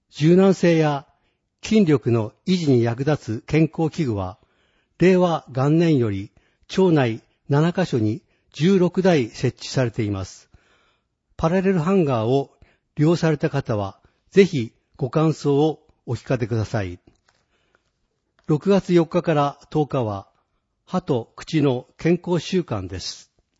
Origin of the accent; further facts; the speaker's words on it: Hokkaido, Japan; 生まれ育った北海道で保健医療に関わりたいという思いから保健師を目指しました。